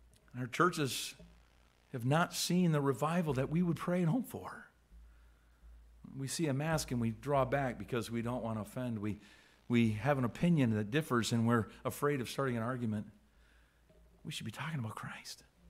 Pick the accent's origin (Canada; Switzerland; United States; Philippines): Canada; I'm Canadian. I love our country.